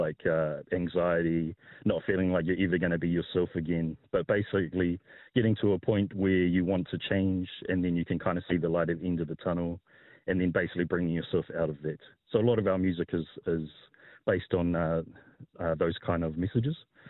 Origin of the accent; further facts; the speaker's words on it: Taranaki, New Zealand; now in Wellington, New Zealand; But because I'm from Taranaki, once I moved to Wellington and got involved in the scene and saw those bands coming up, I completely changed.